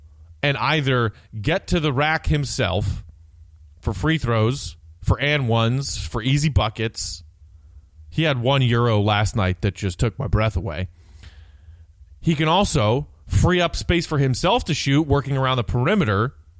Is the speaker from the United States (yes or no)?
yes; Texas, United States; I remember some trips back to dude ranches when I was a kid growing up in Texas, just a very little kid